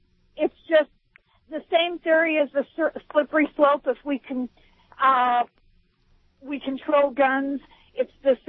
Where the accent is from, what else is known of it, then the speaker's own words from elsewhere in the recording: Butte, Montana, United States; also born or lived in Helena; I grew up in Butte, Montana, so.